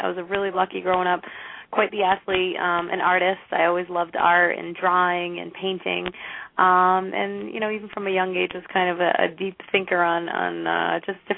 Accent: Fall River, Massachusetts, United States; Like you mentioned, I'm from Fall River, Massachusetts, and I was raised here. We're a small city that really played a big influence in how I developed, I guess you could say.

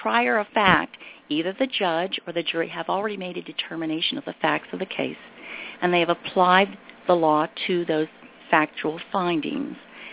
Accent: Ohio, United States; Basically, I was born and raised in Northern Columbiana County in a very middle class family.

